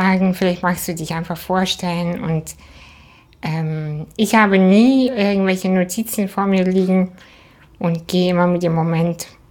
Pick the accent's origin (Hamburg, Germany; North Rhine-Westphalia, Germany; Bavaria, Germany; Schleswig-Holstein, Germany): Hamburg, Germany; Aber ich bin ja in Hamburg auch aufgewachsen und fühle mich am Wasser wohl.